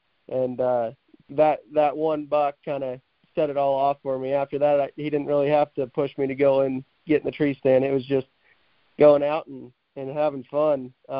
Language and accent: English; Missouri, United States; So I'm originally from Missouri, Southwest Missouri, and so I grew up hunting whitetails.